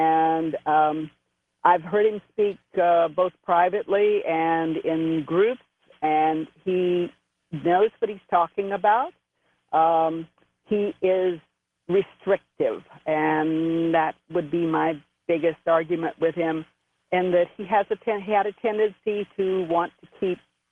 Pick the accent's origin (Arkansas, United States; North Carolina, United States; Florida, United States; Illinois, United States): Florida, United States; I went home and told my mother that I wasn't really from northern Florida. I was really from Egypt